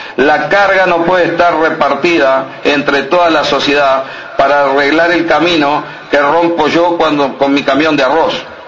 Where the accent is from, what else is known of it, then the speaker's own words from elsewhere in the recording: Montevideo, Uruguay; yo soy de Montevideo. Fui a la escuela 88 en Garibaldi, Montecasero. Fui al liceo 8. Mi padre era dentista